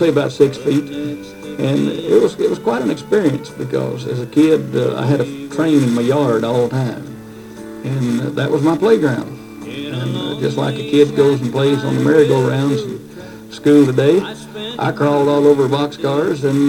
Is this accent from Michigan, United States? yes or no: no; Texas, United States; Growing up in Texas in the early 30s was quite an experience. My dad worked for the Katy Railroad. I was born in a little railroad shack in Sterrett, Texas, right alongside the Katy Railroad.